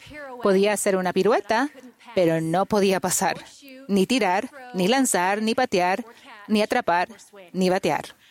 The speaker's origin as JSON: {"language": "Spanish", "region": "California", "country": "United States", "tie": "born or raised there", "said": "Crecí en California, mi esposo en Inglaterra y Arabia Saudita. Me crié en la iglesia desde que nací."}